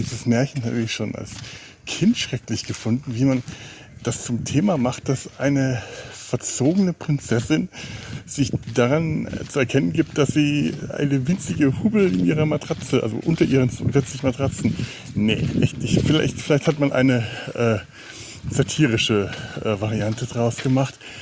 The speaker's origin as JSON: {"language": "German", "town": "Cologne", "region": "North Rhine-Westphalia", "country": "Germany", "said": "Also ich befinde mich hier quasi als Kölner auf mehr oder weniger feindlichem Gebiet schon"}